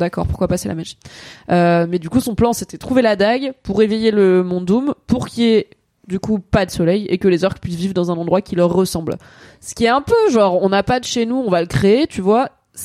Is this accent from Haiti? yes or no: no; Grand Est, France; Et je suis alsacienne, hein.